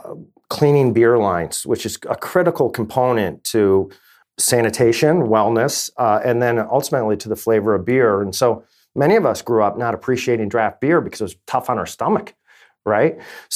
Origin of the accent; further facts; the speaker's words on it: United States; when we were growing up in America